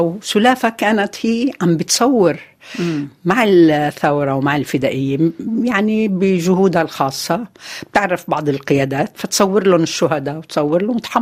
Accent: Karak, Karak Governorate, Jordan; born there; أنا كمان من مواليد الكرك جنوب الأردن.

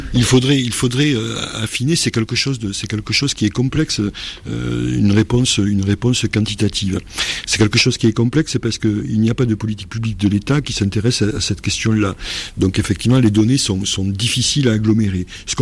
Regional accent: Périgueux, Nouvelle-Aquitaine, France; Je vois chez moi en Périgord, par exemple, puisque je suis né en Périgord, à Périgueux

